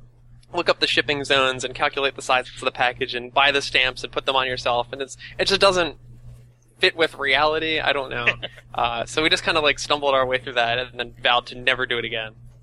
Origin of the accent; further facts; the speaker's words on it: United States; as an American, that really, you know, that we learn a lot about and is sort of cool is American history and the Civil War.